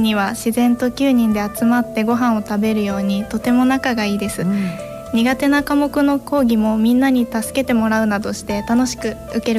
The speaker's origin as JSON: {"language": "Japanese", "region": "Yamanashi", "country": "Japan", "said": "はい、私も山梨県出身です。"}